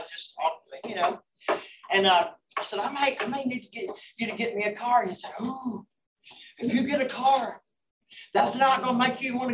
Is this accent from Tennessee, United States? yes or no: yes; Memphis, Tennessee, United States; and I grew up in Memphis. I knew where I was. I was at North Parkway and East Parkway at the Hop Inn.